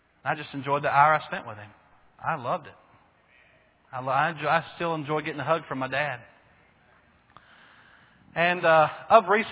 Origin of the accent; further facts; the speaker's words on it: Bowie, Texas, United States; But I was born and raised in Bowie, Texas, a huge city north of here, metropolis.